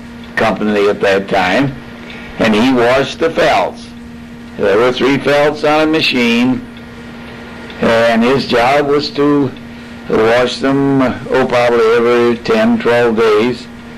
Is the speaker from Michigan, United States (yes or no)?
yes; Monroe, Michigan, United States; also born or lived in Toledo, Ohio; I was born in Toledo, Ohio in 1915, and I moved to Monroe 4 years later. And until I was 14 or 15, in boyhood days, I just played around Monroe and did the usual things.